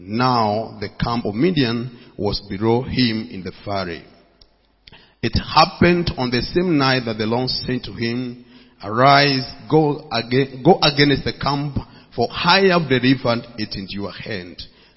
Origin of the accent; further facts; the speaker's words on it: Kenya; moved away as an adult; now in Goma, DR Congo; I come from Kenya. I'm in Goma for a while to serve with ICGLL.